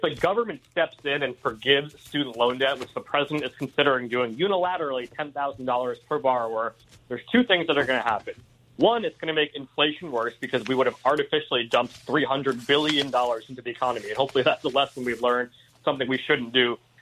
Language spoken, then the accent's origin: English; Rhode Island, United States; I mean, there's a district in Rhode Island, Steve. That's my home state